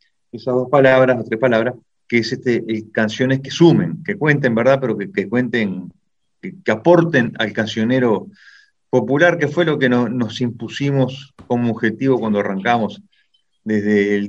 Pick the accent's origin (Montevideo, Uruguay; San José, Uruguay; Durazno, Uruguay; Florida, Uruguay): Florida, Uruguay; 25 de Agosto; born there; un pueblito, 25 de agosto, que es donde yo nací.